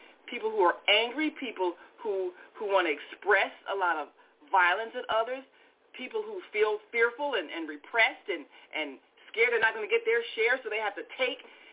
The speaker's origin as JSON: {"language": "English", "town": "Chicago", "region": "Illinois", "country": "United States", "tie": "born or raised there", "said": "growing up in Chicago and going to Chicago public schools, everything was drab."}